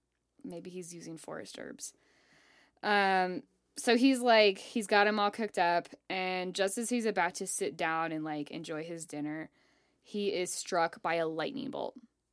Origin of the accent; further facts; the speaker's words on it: Colorado, United States; I'm fine. I'm from Colorado.